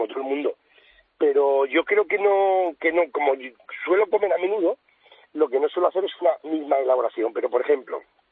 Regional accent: Spain; Somos españoles

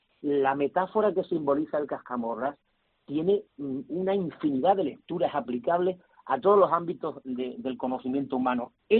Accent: Andalusia, Spain; Yo me siento muy andaluz, muy orgulloso de mi tierra, de su historia, de sus tradiciones.

